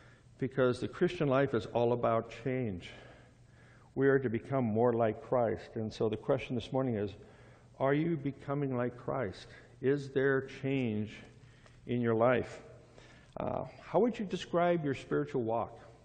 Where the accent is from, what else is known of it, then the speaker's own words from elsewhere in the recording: Phoenix, Arizona, United States; I'm from Phoenix originally, so my sister and my brothers and friends are happy to have me back in that hot place called Arizona.